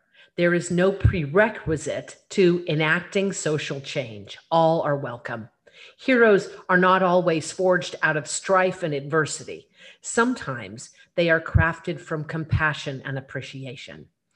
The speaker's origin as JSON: {"language": "English", "region": "Colorado", "country": "United States", "said": "Look, I'm a cowgirl from Colorado"}